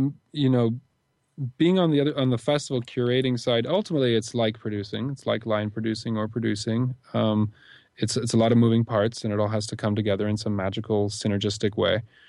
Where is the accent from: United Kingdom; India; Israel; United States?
United Kingdom; England; born there; I was born in the UK before 1978.